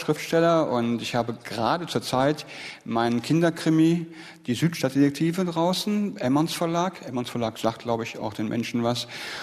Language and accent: German; Siegburg, North Rhine-Westphalia, Germany; Ja, genau. Wir kommen aus Siegburg.